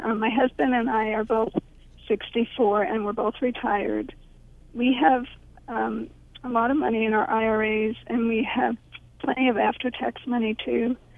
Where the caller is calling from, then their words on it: Malvern, Pennsylvania, United States; I'm calling from Malvern, PA.